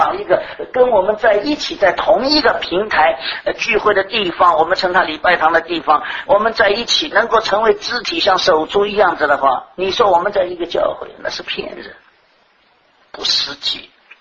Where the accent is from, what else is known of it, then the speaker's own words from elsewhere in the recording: Shanghai, China; 就像我们上海人讲的空心大老官，是不是啊？